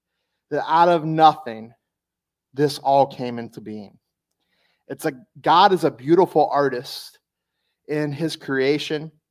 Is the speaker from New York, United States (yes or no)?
no; Louisiana, United States; Think my home state of Louisiana. I mean, most of it's supposed to be underwater.